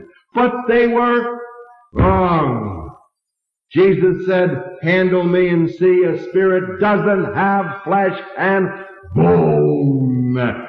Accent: Missouri, United States; I'm from Missouri. Prove it to me.

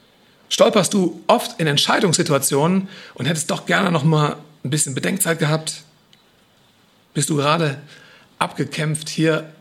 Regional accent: Rhineland-Palatinate, Germany; Ich stamme aus dem Hunsrück

